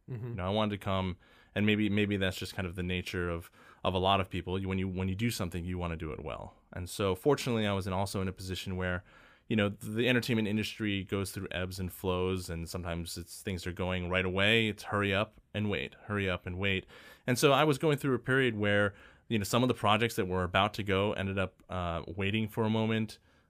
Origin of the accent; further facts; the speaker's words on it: Connecticut, United States; now in Los Angeles, United States; I grew up in Connecticut, but you know, I've lived in LA for now almost 15 years, something like that.